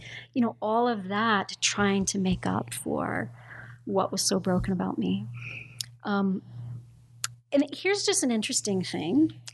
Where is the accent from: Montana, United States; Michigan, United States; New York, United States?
Montana, United States; And I grew up in Montana, rural Montana. I didn't even hear the word gay until I was in college.